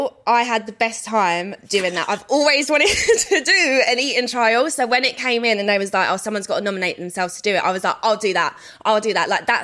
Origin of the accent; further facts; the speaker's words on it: London, United Kingdom; I'm from South London